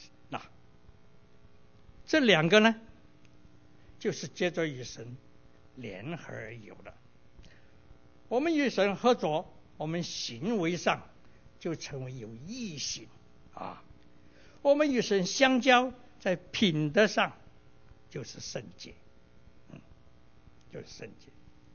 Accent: China; now in United States; 我是中国人，在中国长大，我自然就行事为人就以人中国的味道啊

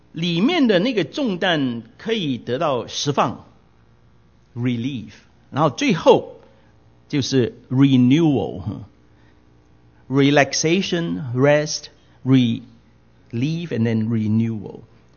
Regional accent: Hong Kong; 我那个时候我自己的客家话也是半生不熟的，虽然我父母亲是客家人跟我讲客家话，但是呢我呢在香港长大，所以我就回广东话，所以我的客家话真正没有用来表达过。

